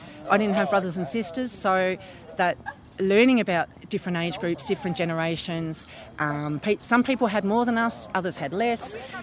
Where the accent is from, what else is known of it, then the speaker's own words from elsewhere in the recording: Carlton, Victoria, Australia; I grew up in Carlton and single parent, no car